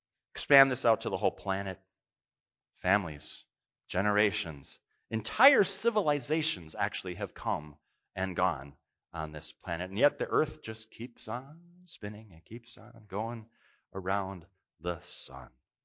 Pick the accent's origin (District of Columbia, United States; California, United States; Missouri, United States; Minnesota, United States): Minnesota, United States; Brooklyn Center; I grew up in Brooklyn Center, Minnesota, a northwest suburb of Minneapolis, at 4612 65th Avenue North.